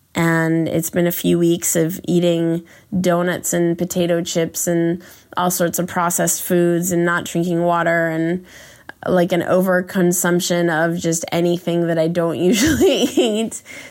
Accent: Los Angeles, California, United States; I grew up in LA in Westwood, and looking over my balcony and just totally feeling like anything was possible for me.

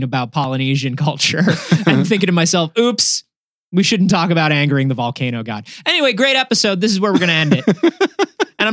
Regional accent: Florida, United States; also born or lived in New York; there were a couple times growing up in Florida where like my neighborhood was basically shut down for a week due to a hurricane.

